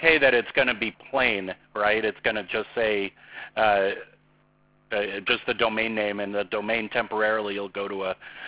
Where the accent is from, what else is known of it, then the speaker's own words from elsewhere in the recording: Chicago, Illinois, United States; I know. I'm from Chicago. It's a Chicago thing. I talk quickly.